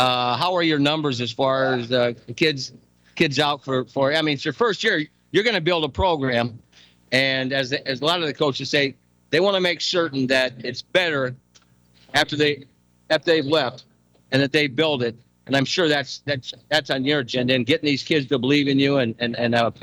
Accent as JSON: {"language": "English", "region": "Iowa", "country": "United States", "said": "I'm from, right on, older than dirt, and I'm from Iowa."}